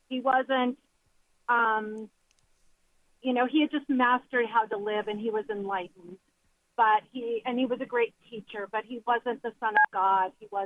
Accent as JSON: {"language": "English", "town": "Boulder", "region": "Colorado", "country": "United States", "tie": "born or raised there", "said": "So I was a cradle Catholic, and I grew up in Boulder, Colorado, which is a very hotbed for all of this kind of New Age and even occult stuff."}